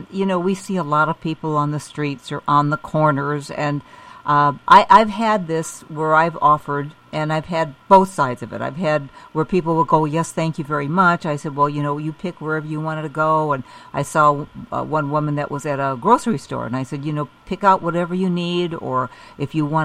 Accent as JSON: {"language": "English", "town": "Chicago", "region": "Illinois", "country": "United States", "tie": "born or raised there", "said": "I was born and raised in Chicago."}